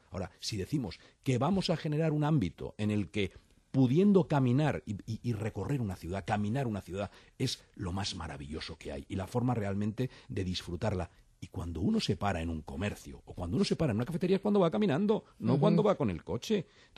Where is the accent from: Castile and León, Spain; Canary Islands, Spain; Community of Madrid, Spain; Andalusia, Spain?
Community of Madrid, Spain; Madrid; por cómo somos los madrileños